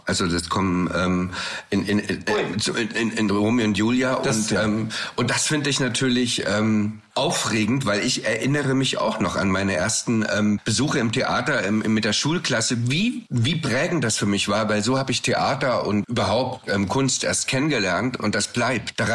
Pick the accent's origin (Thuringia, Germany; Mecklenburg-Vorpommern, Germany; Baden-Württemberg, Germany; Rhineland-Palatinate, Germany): Thuringia, Germany; ich komme ja eigentlich aus Thüringen und mein Vater ist dann nach der Wende nach München gezogen